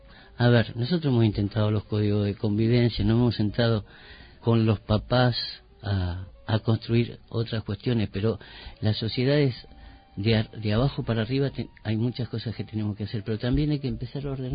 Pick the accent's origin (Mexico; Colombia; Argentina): Argentina; La Matanza, Buenos Aires Province; Yo soy del distrito de La Matanza, o sea que convivo con situaciones de violencia que no son nada más que de violencia física